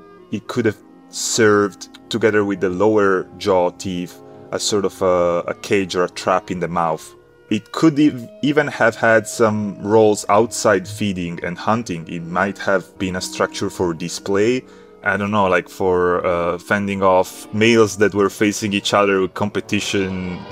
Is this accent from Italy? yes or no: yes; Italy; I come from Italy.